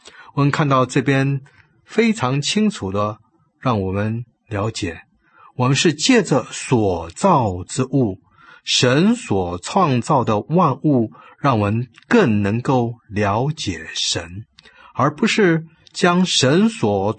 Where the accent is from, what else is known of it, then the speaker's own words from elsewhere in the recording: China; 所以从国内来的我们中国人，有些很多朋友呢，常常会问这样子一个问题